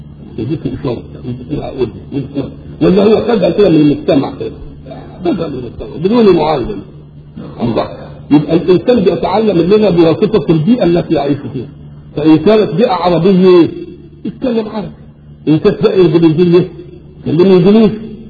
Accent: Egypt; accent: Egyptian; احنا لما نروح بلاد ان كلمناهم بلهجتنا المصريه ما تموت ولا كلمه

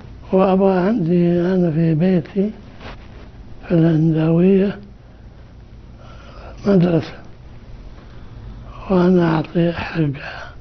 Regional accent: Mecca, Makkah Province, Saudi Arabia; احنا من مكة.

